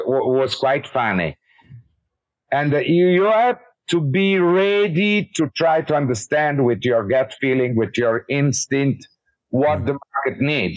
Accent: Italy; English is a second language; I was born in Italy, so I used to, and when I was young, I never went abroad. So I born here. I study here in Italy. I start to work here when I was a young guy, and I start to do my first company also in Italy.

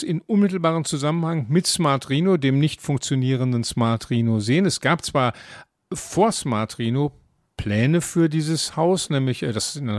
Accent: Dortmund, North Rhine-Westphalia, Germany; Und ich hoffe als Dortmunder, dass das sehr, sehr schnell passiert

